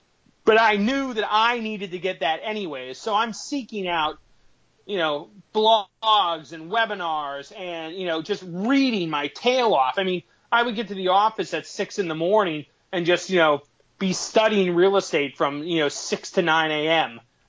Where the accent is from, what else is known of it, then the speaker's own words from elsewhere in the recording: Boston, Massachusetts, United States; Well, you know, I'm from Boston originally.